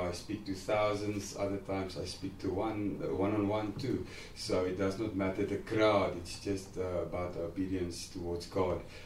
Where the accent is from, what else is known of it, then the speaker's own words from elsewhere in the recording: Bloemfontein, Free State, South Africa; I am from Bloemfontein, but I wasn't always working for the Lord.